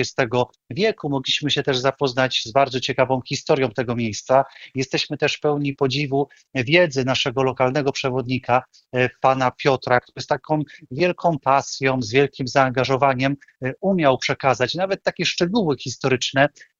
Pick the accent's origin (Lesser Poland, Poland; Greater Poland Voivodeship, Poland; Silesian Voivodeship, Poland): Greater Poland Voivodeship, Poland; Kalisz; Czuliśmy się tutaj troszeczkę tak jak u siebie w Kaliszu, bo nie było tutaj tłumów ludzi, turystów.